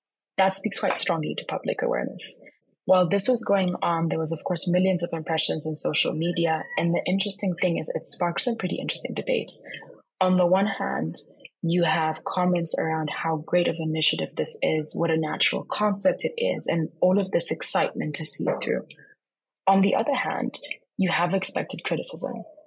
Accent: Kenya; I come from Kenya, which has a staggeringly high amount of youth unemployment.

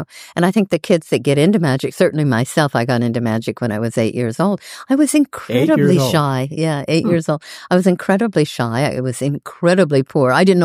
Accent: Phoenix, Arizona, United States; Well, I was very lucky because I grew up in Phoenix, Arizona, and there was a teenage magic club there

